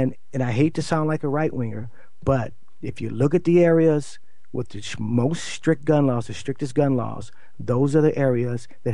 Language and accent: English; California, United States; growing up in California, California has very strict gun laws